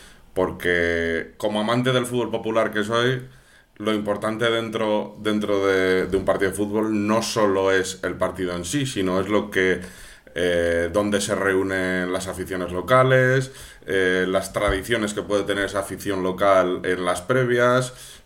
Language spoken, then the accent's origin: Spanish; Palencia, Castile and León, Spain; Yo soy de Palencia y mi equipo desapareció